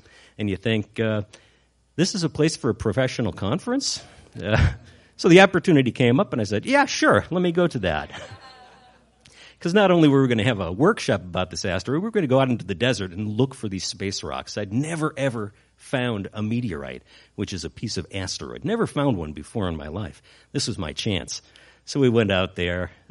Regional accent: Chicago, Illinois, United States; And they say, where are you from? And I say, I'm from Chicago.

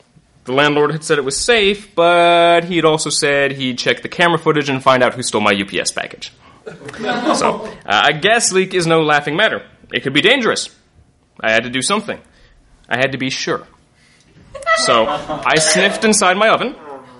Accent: Virginia, United States; You see, I grew up in Northern Virginia, in the D.C. area, straddling the Mason-Dixon line like a befuddled colossus

